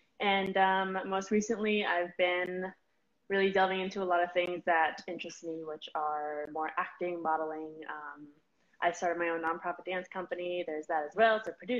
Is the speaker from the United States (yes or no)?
yes; Denver, Colorado, United States; But I started my training in Colorado. I grew up in Denver. I trained with Academy of Colorado Ballet.